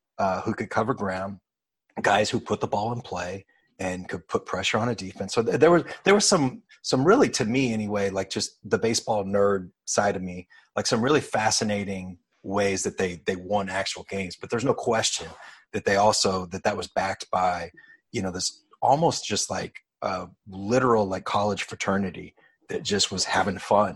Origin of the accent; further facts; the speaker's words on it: Emporia, Kansas, United States; I grew up in Emporia at first, and we had four newspapers delivered to our house.